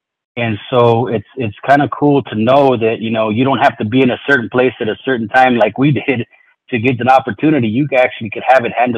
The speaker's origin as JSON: {"language": "English", "town": "San Diego", "region": "California", "country": "United States", "said": "Well, since we're from San Diego, we started in San Diego, we're actually going to continuously grow out of San Diego."}